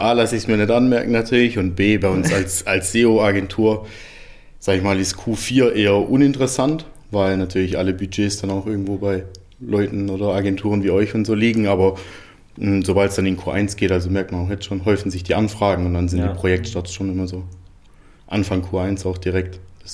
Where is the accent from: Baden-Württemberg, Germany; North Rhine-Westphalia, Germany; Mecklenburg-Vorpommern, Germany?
Baden-Württemberg, Germany; Gaildorf; Geildorf, born and raised.